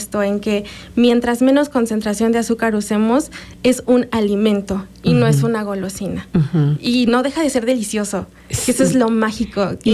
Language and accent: Spanish; Tecámac, State of Mexico, Mexico; also born or lived in Tlalnepantla; Soy mexiquense, orgullosamente mexiquense. Nacida en Tlalnepantla, crecida en Tecámac. Y a mis 20 años, cuando empecé la licenciatura, un poquito menos, me fui a estudiar a Hidalgo.